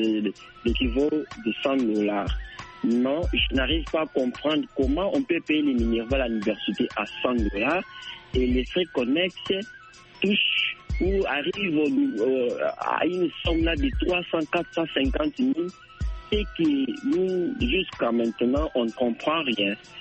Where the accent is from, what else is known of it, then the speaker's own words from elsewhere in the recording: Kinshasa, DR Congo; Par exemple, le ministre chez nous à Kinshasa, ici au Congo